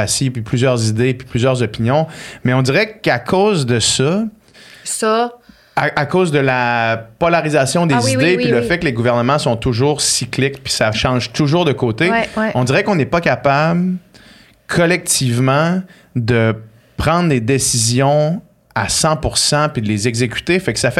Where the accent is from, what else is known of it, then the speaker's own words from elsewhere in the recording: Quebec City, Quebec, Canada; Ben, moi, je viens de Québec